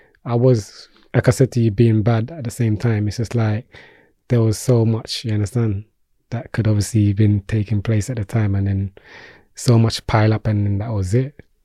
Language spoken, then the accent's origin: English; Peckham, London, United Kingdom; Some people say, yeah … because I'm from Peckham.